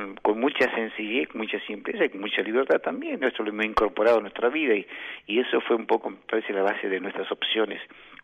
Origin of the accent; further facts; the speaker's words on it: Argentina; born there; nosotros nacimos todos aquí en la Argentina, así que nos crecían dos vertientes